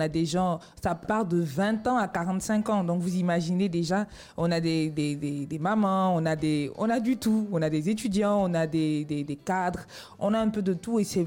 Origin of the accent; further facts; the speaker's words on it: Côte d’Ivoire; je suis née en Côte d'Ivoire.